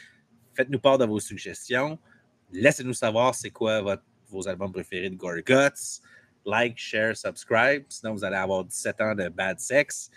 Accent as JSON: {"language": "French", "town": "Montreal", "region": "Quebec", "country": "Canada", "said": "moi, j'habite Saint-Mountain dans l'Ouest, puis quand j'ai du monde qui sait que je viens de Montréal"}